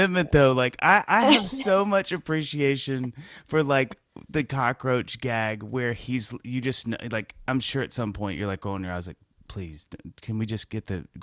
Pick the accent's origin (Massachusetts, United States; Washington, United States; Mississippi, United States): Mississippi, United States; It's because I grew up in Mississippi.